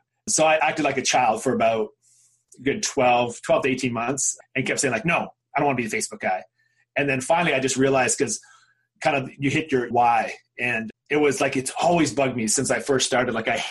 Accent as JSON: {"language": "English", "country": "Canada", "said": "I come from Canada."}